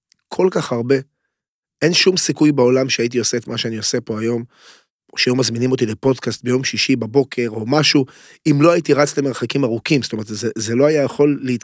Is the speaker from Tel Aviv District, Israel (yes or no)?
yes; Pardes Katz, Tel Aviv District, Israel; גדלתי בפרדסקאט, אז רמת גן וכאלה, או תל אביב קרוב